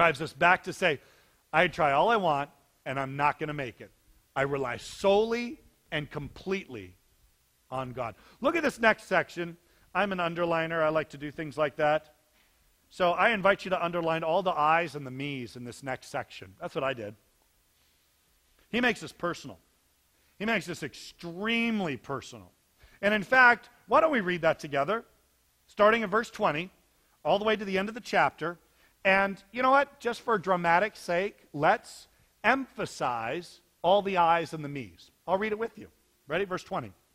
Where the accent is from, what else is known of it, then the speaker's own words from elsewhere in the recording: California, United States; I'm from California. I see that stuff all the time.